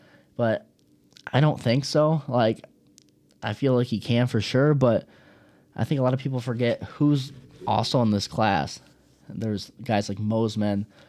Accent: Detroit, Michigan, United States; like my hometown of Detroit, Michigan

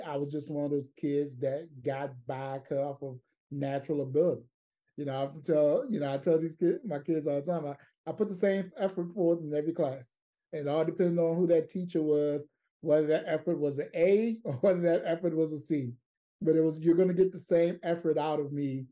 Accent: Virginia, United States; I grew up in King William County, Virginia. King William County, Virginia is one of those small rural southern counties.

